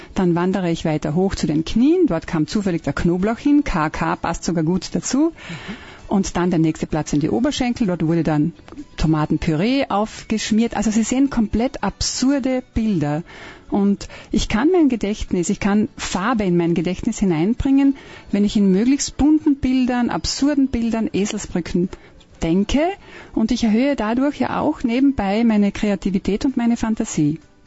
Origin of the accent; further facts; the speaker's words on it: Eifersdorf, Carinthia, Austria; Ich bin geborene Kärntnerin, ich bin aufgewachsen in dem kleinen, aber wunderschönen Ort Eifersdorf, der zur Marktgemeinde Paternion gehört.